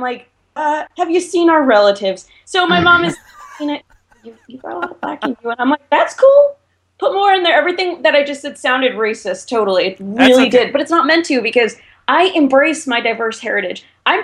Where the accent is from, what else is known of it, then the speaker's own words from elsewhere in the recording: New York, United States; And I'm Italian. And I'm a New Yorker.